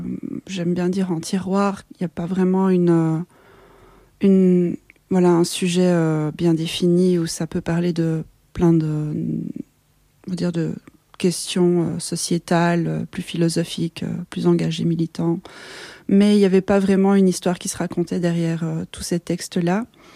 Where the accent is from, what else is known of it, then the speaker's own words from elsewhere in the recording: Belgium; born there; Je suis née, oui, effectivement, en Belgique avec des parents qui ont vraiment fait tous les efforts du monde pour parler le français de la meilleure façon qu'il soit